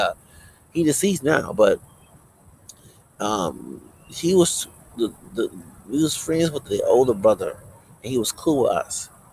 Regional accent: Texas, United States; people forget I'm from Texas. See, Texas was a slave state.

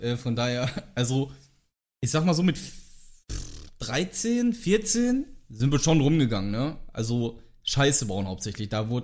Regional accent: North Rhine-Westphalia, Germany; Also ich finde, ich bin ja nicht auf dem Dorf groß geworden, aber auch nicht in der richtigen Großstadt. Also wir haben hier knapp 90.000 Einwohner. Aber es ist halt Ruhrgebiet, ne? Wir haben halt alles hier, Dortmund und so ist direkt nebenan.

